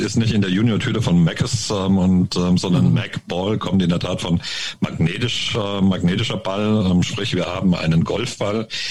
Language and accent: German; Germany; Also final gesehen lebe ich jetzt wieder mehr oder weniger an der Bergstraße dort, wo ich aufgewachsen bin. Man nennt sie ja auch so ein bisschen die Toskana Deutschlands.